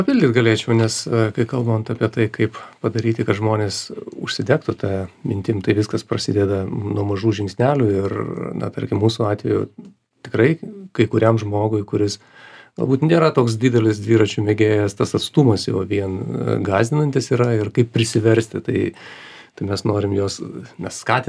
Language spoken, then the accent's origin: Lithuanian; Vilnius, Vilnius County, Lithuania; aš kaip vilnietis galėčiau pasakyti